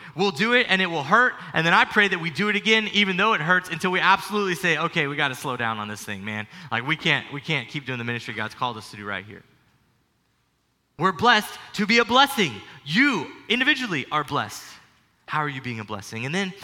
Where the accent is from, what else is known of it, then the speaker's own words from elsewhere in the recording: San Antonio, Texas, United States; Now, I love being a Texan. I was born in San Antonio, Texas.